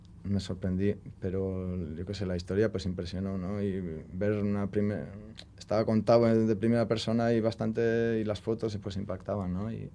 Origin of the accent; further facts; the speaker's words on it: Miranda, Spain; En mi pueblo, Miranda, se hace un día de cómo se hacían los trabajos antes